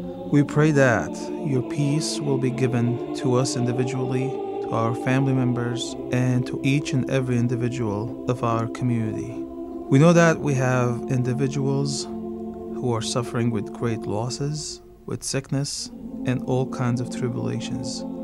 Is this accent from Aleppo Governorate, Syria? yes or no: no; Kesab, Latakia Governorate, Syria; I love celebrating the Armenian Christmas. And when I was a kid, growing up in Kesab, which was predominantly an Armenian community, that day it felt so different.